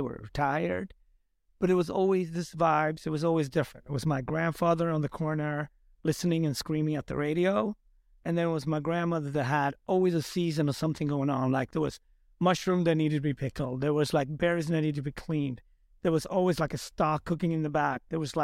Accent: Gothenburg, Västra Götaland, Sweden; also born or lived in Smögen; I grew up in Gothenburg, but also an hour and a half up north in a fishing village called Smögen that you're familiar with. It's like on the water.

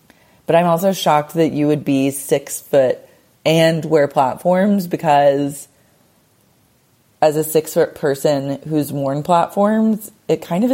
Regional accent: London, United Kingdom; now in Australia; Before I moved to Australia, I grew up in slash around London and worked as a journalist.

